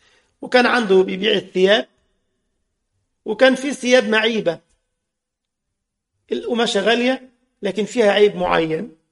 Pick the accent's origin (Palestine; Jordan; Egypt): Egypt; ودلوقتي بقى البيع بالفهلوه كما يقال عندنا في مصر